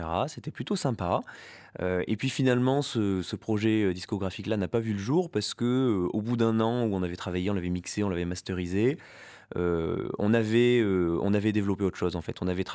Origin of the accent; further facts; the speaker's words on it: Auvergne-Rhône-Alpes, France; moi, je suis auvergnat, donc c'est vraiment les trois régions, les trois aires culturelles qui se retrouvent.